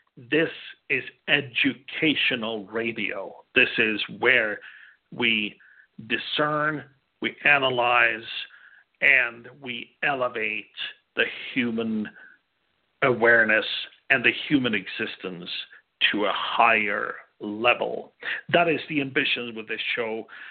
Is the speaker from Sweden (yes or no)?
yes; Sweden; moved away as an adult; I grew up in Sweden. I've seen the so-called soft version of socialism. I endured it. I hated it. I left it.